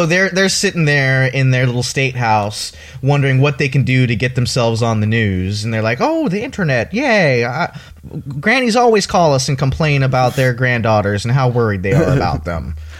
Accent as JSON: {"language": "English", "region": "Texas", "country": "United States", "said": "You got to remember, I'm from Texas."}